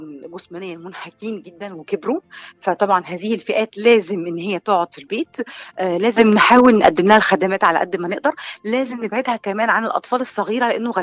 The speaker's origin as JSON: {"language": "Arabic", "country": "Egypt", "said": "فاحنا لو فضلنا كمصريين نتمسك بهذه العادات المصريه الاصيله هيفضل الوضع يزداد سوءا."}